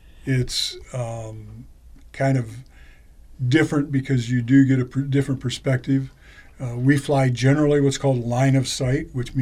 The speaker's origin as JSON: {"language": "English", "town": "Adrian", "region": "Michigan", "country": "United States", "also_born_or_lived": "Wichita", "said": "And I'm originally from Adrian, but we had moved out there."}